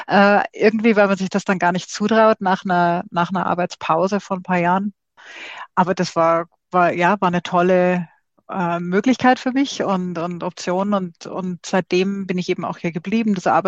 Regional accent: Germany; moved away as an adult; also born or lived in Kenya / Canada; now in Australia; Also ich bin nicht aus Deutschland nach Australien gekommen, sondern bin aus Deutschland weggezogen 1995, also schon vor längerer Zeit. Das ging damals nach Kanada. Ich hatte in Deutschland studiert und also bin natürlich dort aufgewachsen, habe da studiert und meine Doktorarbeit gemacht.

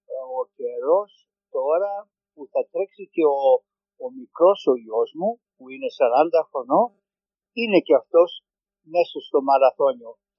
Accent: Molaoi, Peloponnese, Greece; moved away; Είμαι από τη Λαπωνία, Μολάου Σπάγια.

